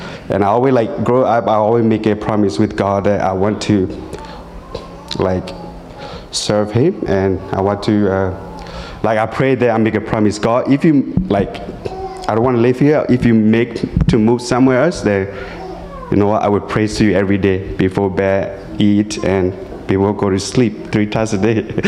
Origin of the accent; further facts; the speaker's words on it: Myanmar; I live in Burma. I was born in Burma, and yeah, it's like multicultural here.